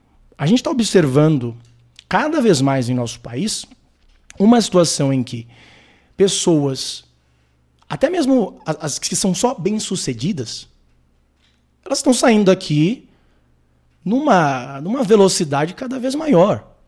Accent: Brazil; born there; eu nasci aqui no Brasil

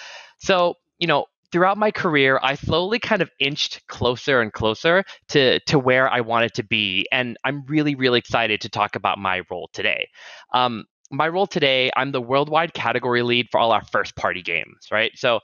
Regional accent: Bangkok, Thailand; also born or lived in Saudi Arabia / Pakistan; I grew up in Bangkok, Thailand. And I actually was very fortunate to grow up across a bunch of different countries.

